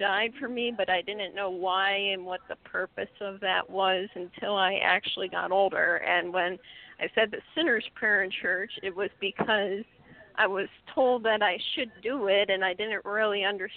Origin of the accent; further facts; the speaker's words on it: Ohio, United States; I'm from Ohio.